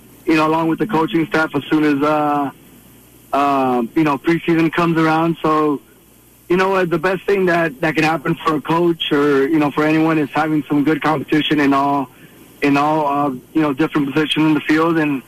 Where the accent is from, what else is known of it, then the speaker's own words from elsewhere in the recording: Houston, Texas, United States; Yeah, I was born and raised here in Houston.